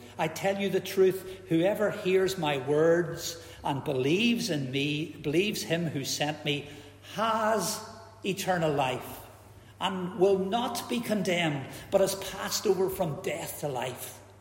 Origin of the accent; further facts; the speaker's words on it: Belfast, Northern Ireland, United Kingdom; I spent some of my teenage years growing up in East Belfast